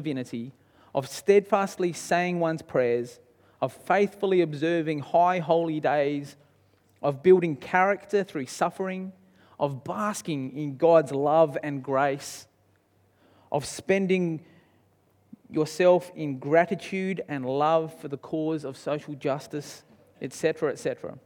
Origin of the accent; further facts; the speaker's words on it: Australia; I'm pretty good, even though I'm Australian, go for the Wallabies.